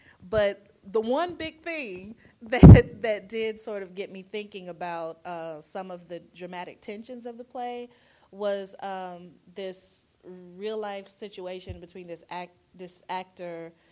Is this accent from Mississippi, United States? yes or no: yes; Mississippi, United States; Their home is Mississippi, and they're returning to Mississippi for the funeral, and I am from Mississippi, so that's something that I know very well, and I love to write about Mississippi.